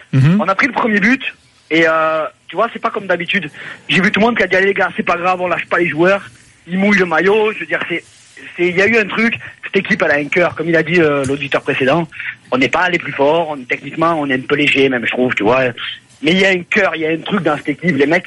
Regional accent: Marseille, Provence-Alpes-Côte d'Azur, France; je suis fier d'être marseillais ce soir

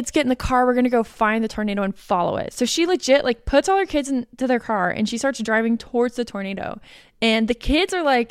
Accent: New Jersey, United States; accent: Jersey; Yeah, for my Jersey accent and white trash nature.

